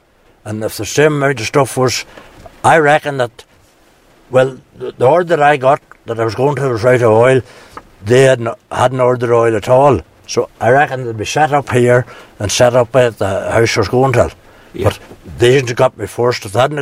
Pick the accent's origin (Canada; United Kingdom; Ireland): Ireland; Tralee, Munster; born there; I was born in Tralee.